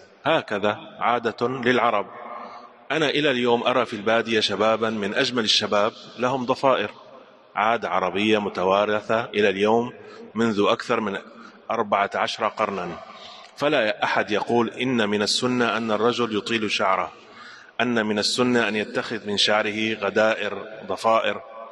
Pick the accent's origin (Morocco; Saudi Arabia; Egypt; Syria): Syria; هذا ماذا نسميه عندنا في سوريا؟ شالوخ